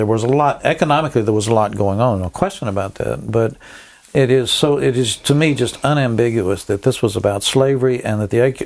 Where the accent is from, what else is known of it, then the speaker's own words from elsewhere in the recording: Montgomery, Alabama, United States; I grew up in Montgomery, Alabama.